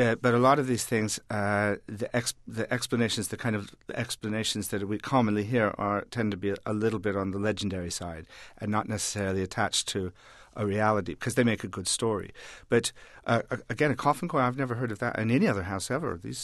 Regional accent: United States; now in United Kingdom; I grew up in America, and something I miss very much, the convenience of it, living in an English house

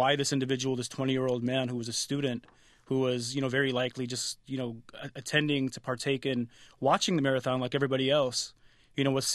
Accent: Detroit, Michigan, United States; I grew up in Detroit, Michigan, which, you know, is the most concentrated Arab American and Muslim American community in the country.

